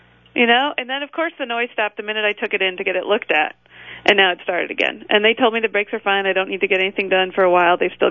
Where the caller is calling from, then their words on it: Birmingham, Alabama, United States; I'm calling from Birmingham, Alabama.